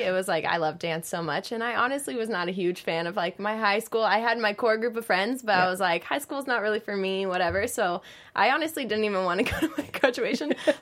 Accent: Kansas, United States; But I grew up in Kansas.

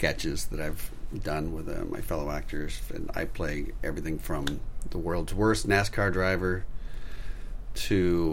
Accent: California, United States; And then she moved out to Pleasanton, California, and I said, "Oh, I'm from Marin County, right across the bay."

